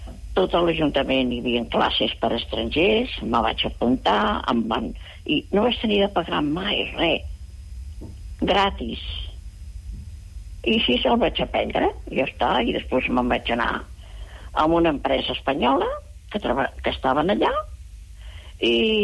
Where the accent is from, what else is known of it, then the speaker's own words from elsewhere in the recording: Barcelona, Catalonia, Spain; now in Premià de Mar, Spain; a Barcelona, jo soc de Barcelona. El que passa que visc ara a Premià, però jo soc de Barcelona i tota la vida fins al 94, després de les Olimpiades, ja vaig venir aquí a Premià.